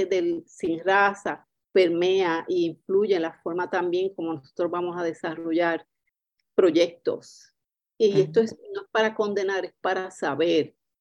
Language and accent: Spanish; Puerto Rico; now in United States; yo que vivo aquí bastantes años, yo no soy afroamericana, yo no soy African American, yo soy una puertorriqueña negra, soy negra hispana